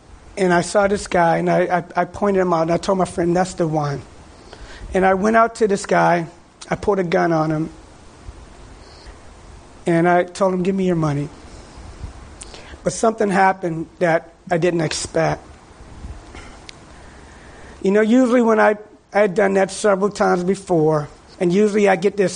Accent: Washington, District of Columbia, United States; I was taught in the neighborhood that I grew up in Washington, D.C., was you're not supposed to let people know you.

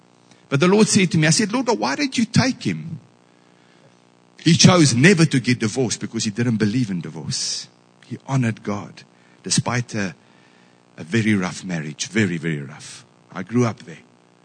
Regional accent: Kroonstad, Free State, South Africa; I flew up from Hopefield to Joburg, went to Kroonstad. I grew up in Kroonstad.

